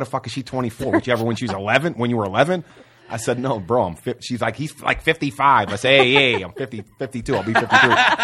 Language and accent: English; Cicero, Illinois, United States; also born or lived in Chicago; Especially where I'm from, because I'm from the west side of Chicago, and I grew up in Cicero, Illinois. When I grew up in Cicero, it was ran by the mafia.